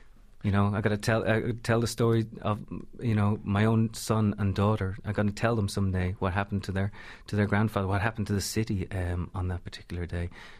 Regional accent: Ireland; I was really worried, to be honest, you know, being Irish

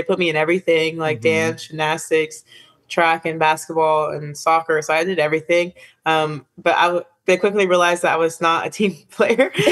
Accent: Florida, United States; But I'm from Florida, so we don't really get to wear them that much.

